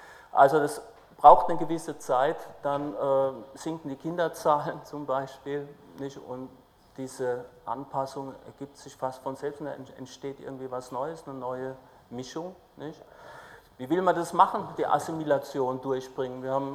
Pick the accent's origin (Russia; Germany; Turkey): Germany; Mannheim, Baden-Württemberg; Ich komme aus Mannheim, es liegt einigermaßen in der Mitte.